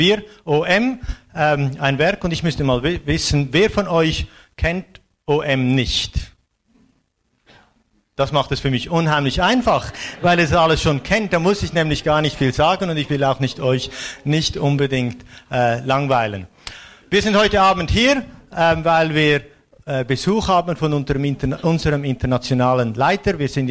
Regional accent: Switzerland; now in Mosbach, Germany; bin aus der Schweiz. Ich wohne aber in Deutschland. Ich wohne in Mosbach seit 3 Jahren schon.

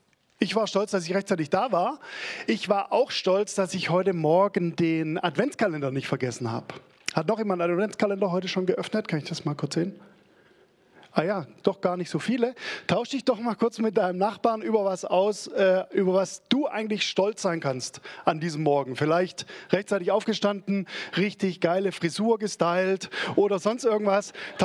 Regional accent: Stuttgart, Baden-Württemberg, Germany; Aber wir sind Stuttgarter und wir sind auch stolz auf unsere Autos.

